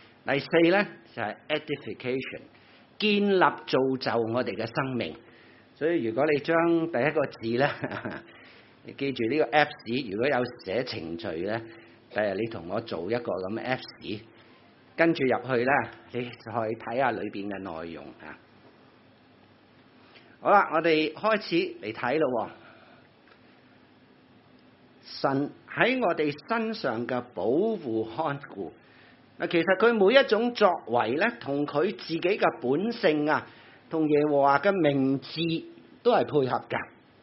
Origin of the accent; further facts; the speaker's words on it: China; 我们中国人所谓知其言而不知其所以言